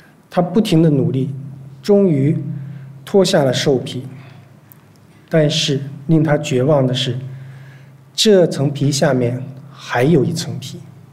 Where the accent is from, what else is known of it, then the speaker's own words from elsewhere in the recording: China; 这里的龙并不是我们中国人说的望子成龙的龙